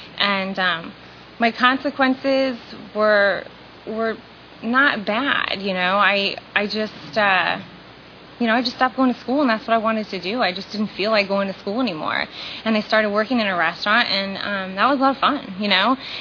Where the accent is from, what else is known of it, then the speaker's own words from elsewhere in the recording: St. Louis, Missouri, United States; born there; I was born in St. Louis, Missouri, to two really fantastic parents